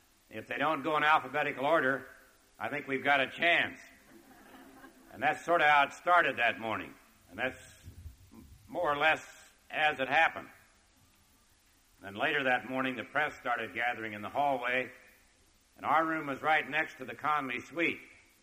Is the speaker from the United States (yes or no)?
yes; Kansas, United States; I come from Kansas. We're very proud to be part of rural America.